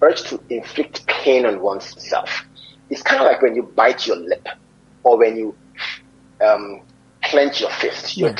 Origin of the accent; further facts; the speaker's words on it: Nigeria; So I can speak to the cultural nuance of being a Nigerian, and I can speak to the science of what needs to be done.